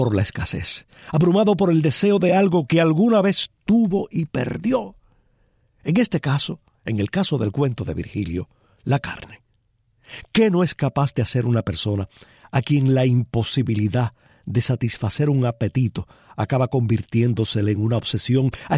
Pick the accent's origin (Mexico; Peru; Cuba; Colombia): Cuba; siendo cubanos